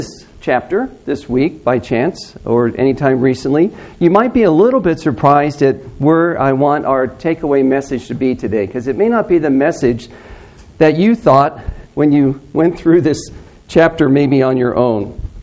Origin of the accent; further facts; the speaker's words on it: Augusta, Georgia, United States; I'm a doctor from America. There is a doctor in, I'm from Augusta, Georgia.